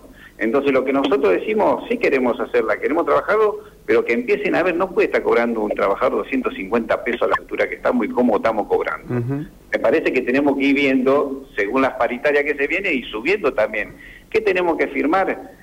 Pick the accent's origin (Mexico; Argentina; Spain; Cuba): Argentina; Santa Fe; yo soy de Santa Fe, me gusta venir a mi provincia